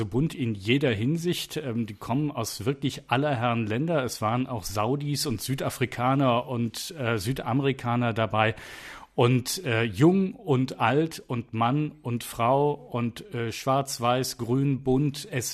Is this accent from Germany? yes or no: yes; Cologne, North Rhine-Westphalia, Germany; ich bin Kölner, ich kenne den Kölner Karneval